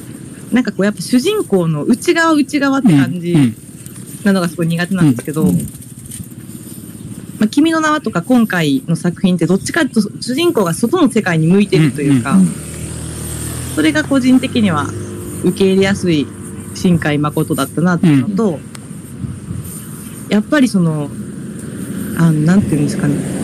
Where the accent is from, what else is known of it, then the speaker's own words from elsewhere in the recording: Kochi, Japan; 私高知出身なんで南海トラフとかちょっとビビってるんで